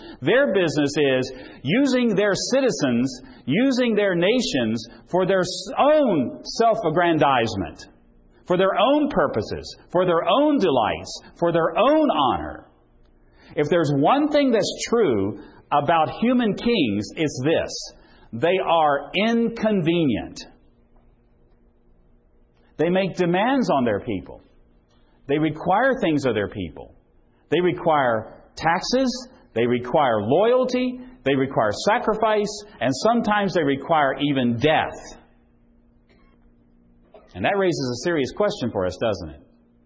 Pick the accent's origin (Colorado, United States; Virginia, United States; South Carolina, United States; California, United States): Virginia, United States; I come from Virginia. Anybody from Virginia?